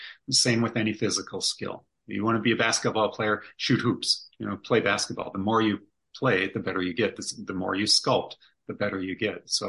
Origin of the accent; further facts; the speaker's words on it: Minnesota, United States; And we're from Minnesota. We can handle 40 degrees.